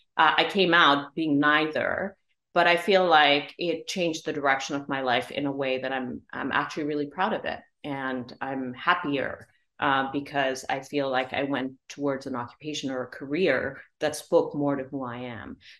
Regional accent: India; growing up in India, you know, I didn't even know that I was a couple years younger than all of my friends

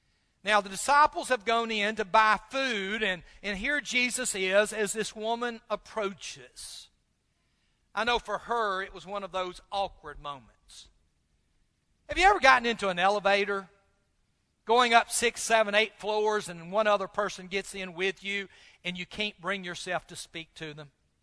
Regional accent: Tennessee, United States; I tell them I'm from Nashville, Tennessee. Now, the truth is, I've never lived in Nashville. I've lived in Madison, I've lived in Goodlettsville, I've never lived in Nashville.

